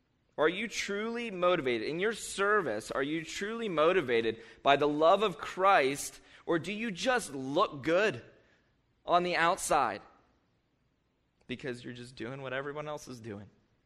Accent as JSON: {"language": "English", "country": "United States", "tie": "born or raised there", "said": "you need to know, I grew up in Perry County, so no one wears helmets, and every four-wheeler has a gun rack."}